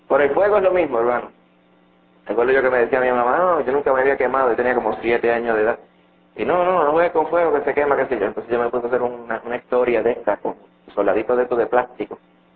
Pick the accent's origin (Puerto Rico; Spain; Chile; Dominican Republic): Dominican Republic; Santo Domingo, Distrito Nacional; Yo recuerdo cuando yo pequeño nos criamos en cierto, allá en Santo Domingo, y no había agua